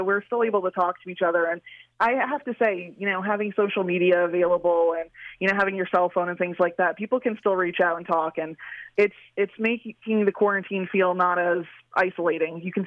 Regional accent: Rhode Island, United States; I grew up in Rhode Island, and the high school is right next to the library.

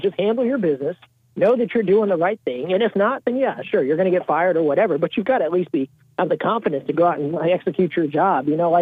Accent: Texas, United States; Man, I grew up in Texas. Texas A&M wasn't always the cool school to go to.

